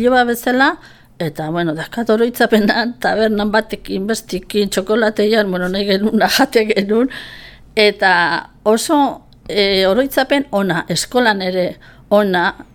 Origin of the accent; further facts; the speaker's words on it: Zegama, Basque Country, Spain; also born or lived in Oiartzun; nire haurtzaroan, nik bost urte nitxula gutxi gora bera, nire aita lanangatikan zegamara junginan bizitzea.